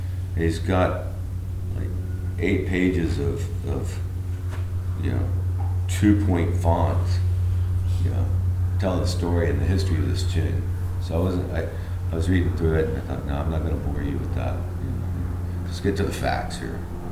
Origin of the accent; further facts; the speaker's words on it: Texas, United States; No, I'm still Texan.